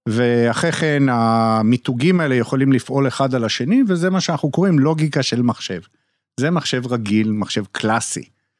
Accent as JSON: {"language": "Hebrew", "town": "Karmiel", "region": "Northern District", "country": "Israel", "tie": "born or raised there", "said": "אני גדלתי בקרמיאל, וכל השנים הייתי ילד כזה חנון"}